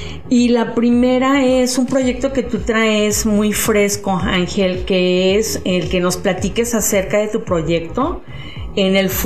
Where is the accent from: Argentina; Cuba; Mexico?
Mexico; Mexico City; born there; now in Tijuana, Mexico; Yo nací en la Ciudad de México, lo que actualmente se conoce como CDMX. Nací el 28 de junio de un año X.